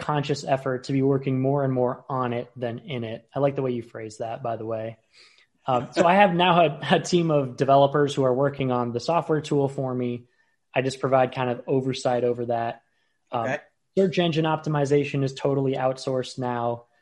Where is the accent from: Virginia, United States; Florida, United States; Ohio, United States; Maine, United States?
Florida, United States; Tarpon Springs; also born or lived in Indiana / Chicago; Yeah, I grew up in Tarpon Springs.